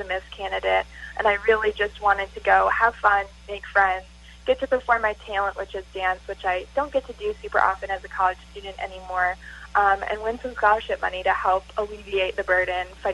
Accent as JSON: {"language": "English", "region": "Illinois", "country": "United States", "tie": "born or raised there", "said": "I always say that I was born and raised in Illinois, and that was, you know, great to have that be my home, but Iowa's the home that I got to choose"}